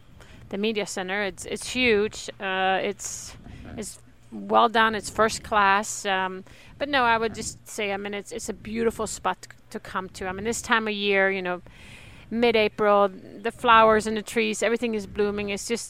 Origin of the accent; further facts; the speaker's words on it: Sweden; You know, growing up in Sweden and looking at the Hall of Fame